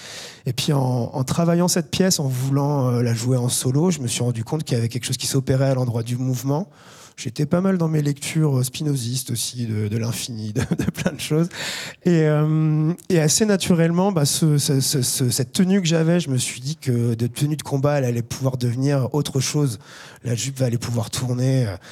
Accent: Brittany, France; c'est vraiment la taille des jupes des femmes chez nous, en Bretagne, en pays ficelle

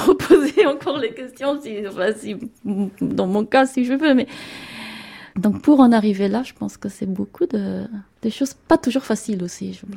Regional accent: Germany; quand j'étais petite en Allemagne, j'adorais aller à l'école dimanche

